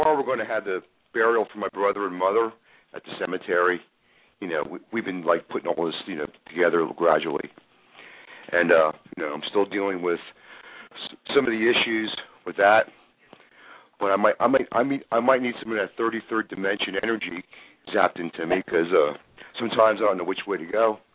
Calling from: Hershey, Pennsylvania, United States; I'm calling from, Hershey, Pennsylvania.

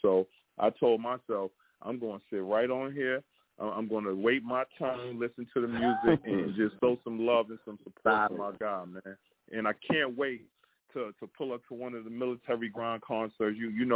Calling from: New York City, New York, United States; from Bed-Stuy.

